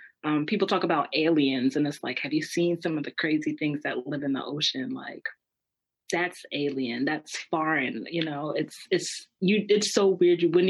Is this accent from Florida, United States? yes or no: no; Philadelphia, Pennsylvania, United States; I grew up here in Philadelphia. I liked science, but I didn't know what I was going to do with it.